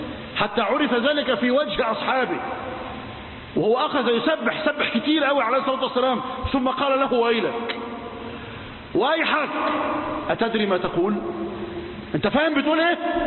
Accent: Egypt; ما أنا عربي هو بكلمك أنا مصري معاك

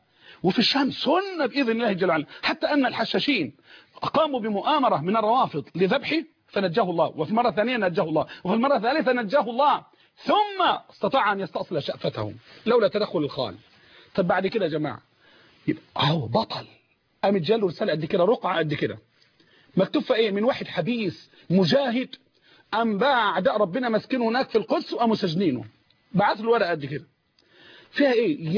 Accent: Egypt; رجعت زي ما قلوا عندنا في مصر رمال عادتها القديمة،

